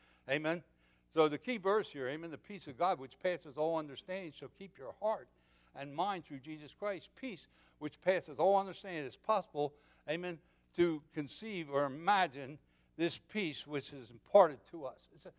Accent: New Jersey, United States; Hurricane come up the East Coast. I'm from New Jersey.

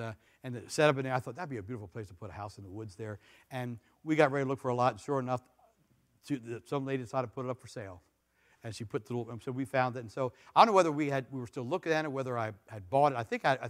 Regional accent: United States; I have freedom. I'm an American. And as an American, I choose to stay in the confines of God.

